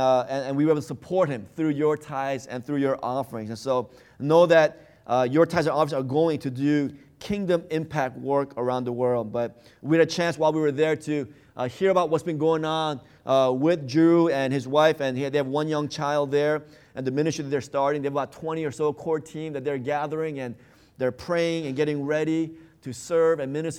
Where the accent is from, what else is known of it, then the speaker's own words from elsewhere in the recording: New York, United States; now in Seattle, United States; I am from New York. That's my original hometown. I've been here now 14 years. I feel like a Seattleite.